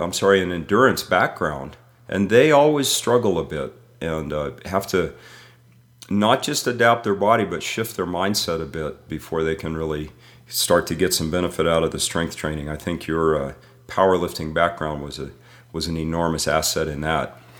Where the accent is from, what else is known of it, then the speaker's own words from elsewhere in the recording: Midwest, United States; I grew up wrestling in the Midwest.